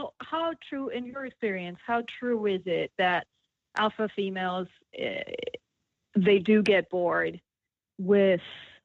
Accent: Greece; in fact, I'm actually from Greece, which kind of adds to the problem because over there roles are more traditional.

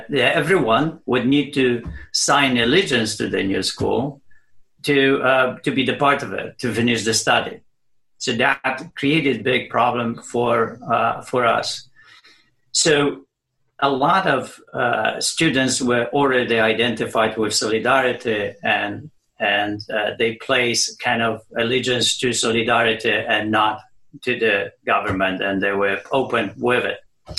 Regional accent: Poland; born or raised there; moved away as an adult

